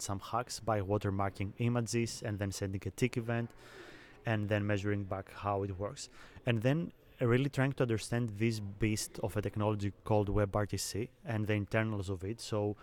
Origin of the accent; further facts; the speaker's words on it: Greece; English is a second language; now in Sweden; I am from Greece originally. I'm from Greece. And I'm living in Sweden for the last 5 years.